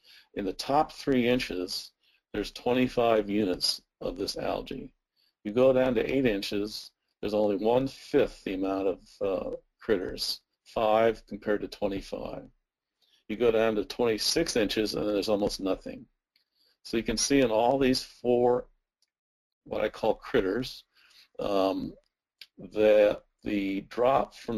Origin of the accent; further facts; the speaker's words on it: St. Louis, Missouri, United States; This is taken in my hometown in St. Louis, Missouri, and it seems to be a contest in St. Louis, at least.